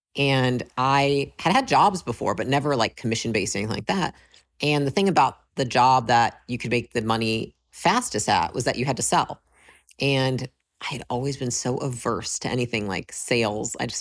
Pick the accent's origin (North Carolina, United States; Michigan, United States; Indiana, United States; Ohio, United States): Michigan, United States; born or raised there; moved away as an adult